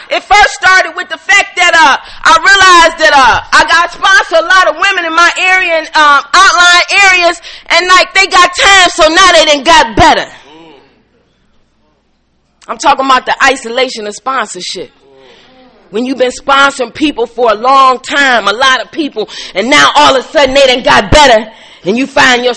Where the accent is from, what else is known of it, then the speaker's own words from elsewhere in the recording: Midwest, United States; I usually come in September to see what's going on the East Coast. You know, I'm from the Midwest.